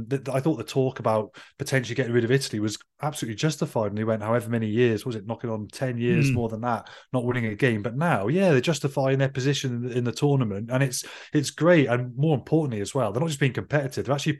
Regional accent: Wales, United Kingdom; as a Welshman

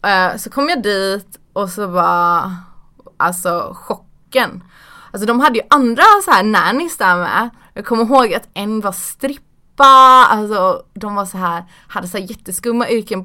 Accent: Stenungsund, Västra Götaland County, Sweden; Då hade jag nog precis flyttat till Göteborg. För jag växte upp i Görlanda heter det.

